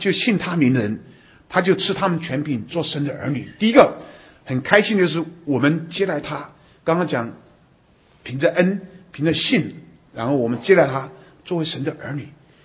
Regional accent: Taiwan; 你知道我小时候在眷村长大

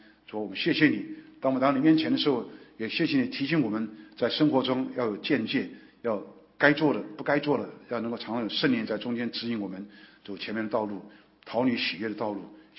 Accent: Yiwu, Zhejiang, China; 我在义乌我们老家讲道的时候

